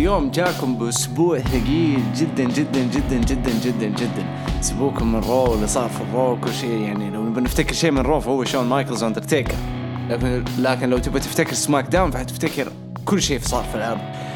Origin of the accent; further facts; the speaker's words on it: Jeddah, Makkah Province, Saudi Arabia; دحين موسم رطوبة عندنا في جدة